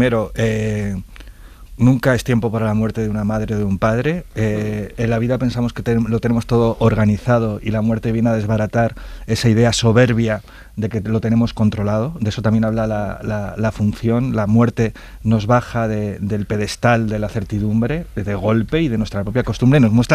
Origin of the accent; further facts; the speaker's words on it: Vilches, Andalusia, Spain; Yo recuerdo enterrar a mi abuelo y estar en Vilches, en mi pueblo, velando en casa, ¿no?